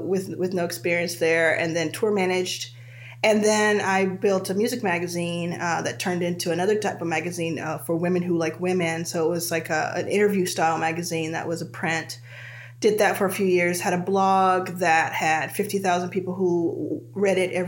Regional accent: Dallas, Texas, United States; born there; So, I was born in Dallas, Texas, about 40 years ago, about

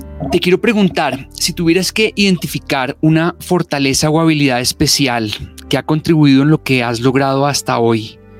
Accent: Sotaquirá, Boyacá, Colombia; Yo recuerdo mucho mi infancia en Boyacá, no específicamente en Tunja, pero en un pueblo cercano que se llamaba Sotaquirá

